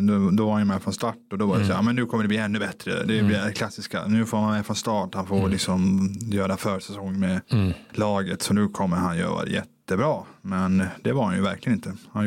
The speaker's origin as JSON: {"language": "Swedish", "country": "Finland", "said": "jag är finländare som ni ju hör namnet. Mm. Var ju innan i Skellefteå."}